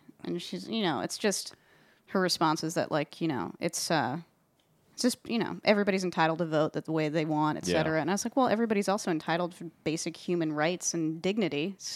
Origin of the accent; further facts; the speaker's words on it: California, United States; No, I'm from California.